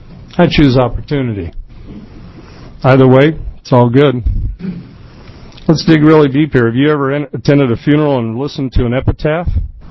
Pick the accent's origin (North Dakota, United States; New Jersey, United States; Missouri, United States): Missouri, United States; I'm originally from the Show Me State, so things that happen on the East and West Coast take a little while to get there